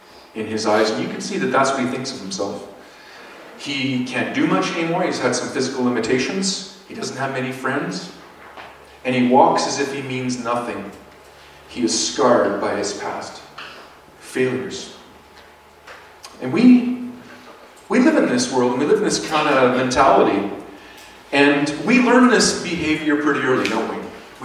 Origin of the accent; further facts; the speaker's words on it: Grand Prairie, Texas, United States; And so I grew up in Grand Prairie here, going to high school and going to grade school and all that stuff.